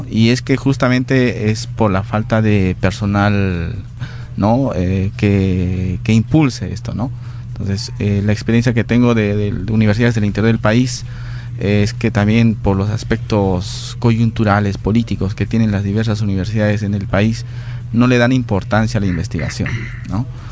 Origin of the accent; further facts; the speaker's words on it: Puno, Peru; also born or lived in Arequipa; No, soy de Puno.